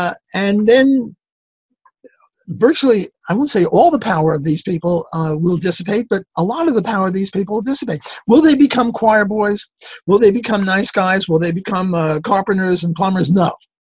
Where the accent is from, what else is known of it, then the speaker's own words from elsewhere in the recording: New York, United States; I'm also from New York, so we have that in common as well.